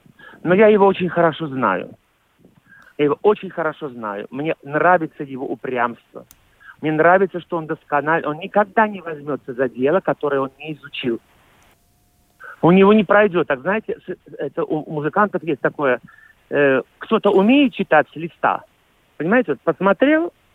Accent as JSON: {"language": "Russian", "country": "Ukraine", "said": "Я украинец, где на меня сел, там с меня и слез."}